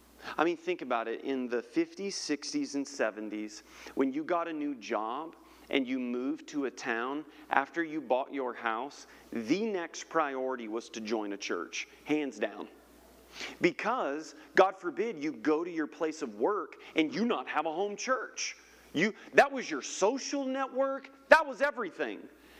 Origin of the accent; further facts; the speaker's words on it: Dallas, Texas, United States; born there; I was born in Dallas. I can say that, right?